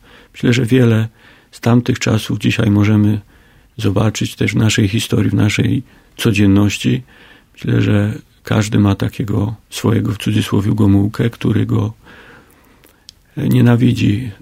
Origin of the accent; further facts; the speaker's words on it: Bachledówka, Lesser Poland, Poland; Ja pochodzę z Bachledówki i Bachledówkę kocham, tak muszę powiedzieć. To miejsce dla mnie jest cudowne.